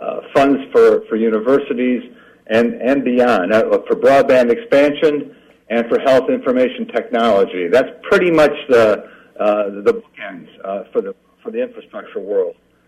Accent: Illinois, United States; I'm from Illinois, so I'm from at least close by.

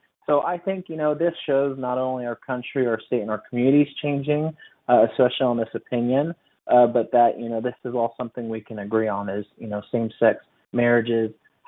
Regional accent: Independence, Missouri, United States; You know, I grew up Mormon here in Independence throughout my life

